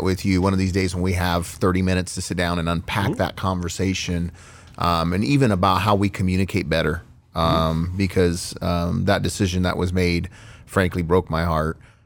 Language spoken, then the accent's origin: English; San Antonio, Texas, United States; And I tell people, I grew up in San Antonio, Texas, and the Alamo was just the Alamo.